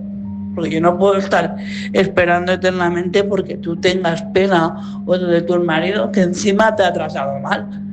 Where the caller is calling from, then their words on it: Madrid, Community of Madrid, Spain; de Madrid.